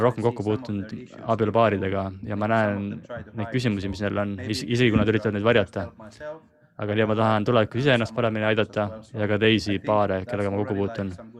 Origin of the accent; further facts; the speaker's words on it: Finland; ka mina olen Soomemaalt ja olen kolmanda aasta üliõpilane